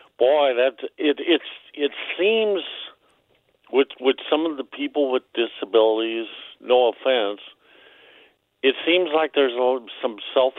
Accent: St. Louis, Missouri, United States; now in Illinois, United States; And even though I'm living over in Illinois, I'm from South City, St. Mm-hmm. Louis.

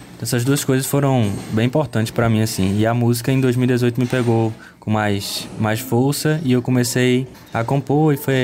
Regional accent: Teresina, Piauí, Brazil; moved away as an adult; Eu vim lá de Teresina, Piauí. E vim de lá, pequenininho. Não, vim quando já tinha mais ou menos uns 18, né?

